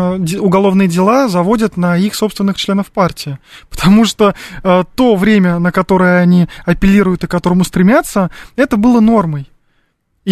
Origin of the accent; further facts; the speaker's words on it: Russia; Я не француз. Я россиянин и хочу обсуждать нашу страну.